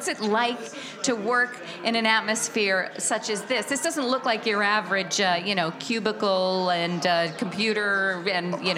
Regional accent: Midwest, United States; I'm from the Midwest.

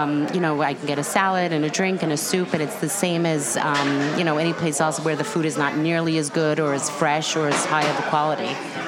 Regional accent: Rye Brook, New York, United States; I'm from Rybrook, New York.

